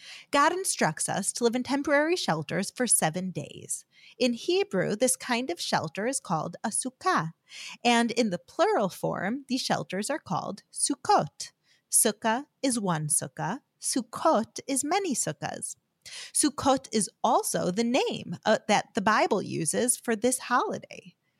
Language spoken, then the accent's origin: English; United States; now in Israel; It's not just in the Judaica store or the Jewish store like when I was growing up in America. Here in Israel, every street corner is selling huts